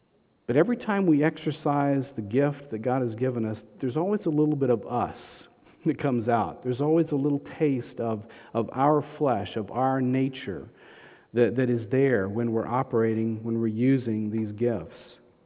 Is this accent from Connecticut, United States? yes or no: no; Texas, United States; You know, I grew up in Texas. Most of you know that. In summertime, man, it's hot.